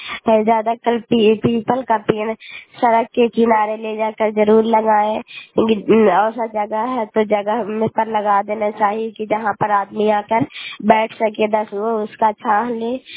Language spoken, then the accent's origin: Hindi; Kalyanpur, Bihar, India; घर कल्याणपुर वाली बेलसी पंचायत प्रखंड चंडी जिला नालंदा का निवासी हूँ।